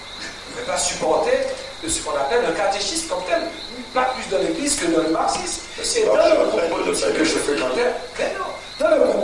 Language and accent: French; Haiti; je ne vais pas découvrir à Paris que je suis haïtien